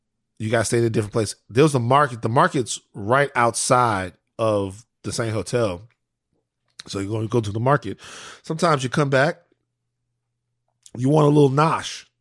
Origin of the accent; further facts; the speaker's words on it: Louisiana, United States; In Santorini, it's some of the best food I've ever had. I'm from Louisiana.